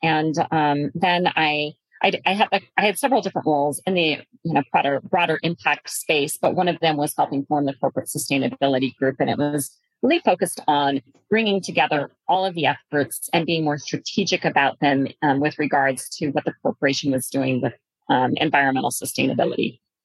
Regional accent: Colorado, United States; Back in high school, I grew up in Colorado, and I got turned on to this notion of finding the good in the world.

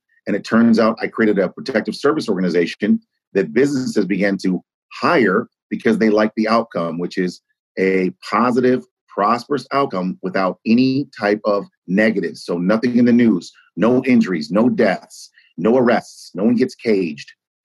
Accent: Ann Arbor, Michigan, United States; now in Detroit, United States; And I'm from Ann Arbor, Michigan, but I originally came here to Detroit in 1994

